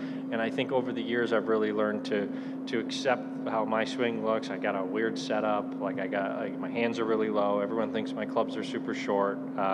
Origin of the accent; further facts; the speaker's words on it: New England, United States; Reminds me a lot of courses I grew up in New England with the tree-lined fairways